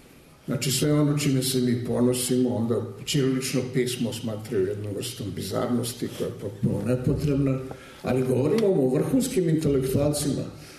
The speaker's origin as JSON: {"language": "Serbian", "region": "Belgrade", "country": "Serbia", "said": "I onda vas pitaju odakle ste. Ja kažem, iz Jugoslavije. Odakle iz Jugoslavije?"}